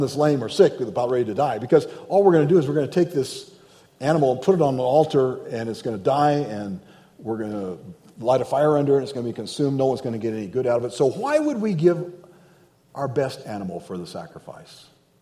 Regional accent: Nigeria; also born or lived in United States; My parents were missionaries in the country of Nigeria. I was born here in the States, but at 3 months old, they headed back to Africa.

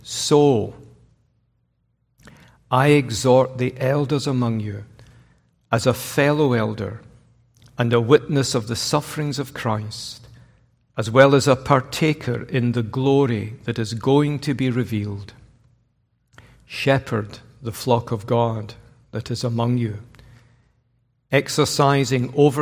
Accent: Glasgow, Scotland, United Kingdom; accent: Glasgow; asked his mother if I was from China, which I thought was a little harsh on my semi-mellifluous, educated Glasgow accent.

